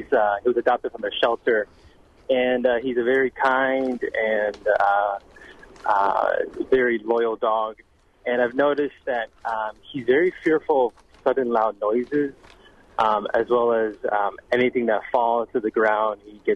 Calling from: Milwaukee, Wisconsin, United States; I'm calling from Milwaukee.

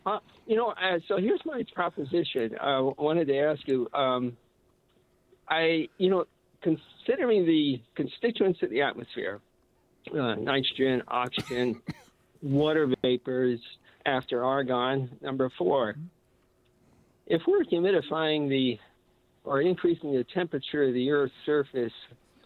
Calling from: Colorado, United States; Hi, guys. We're visiting from Colorado. Our son lives here in Milwaukee.

